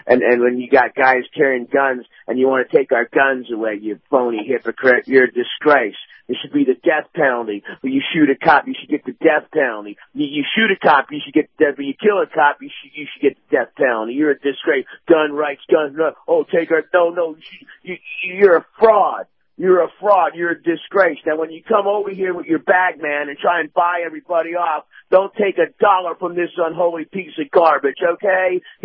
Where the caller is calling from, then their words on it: Tampa, Florida, United States; in Tampa.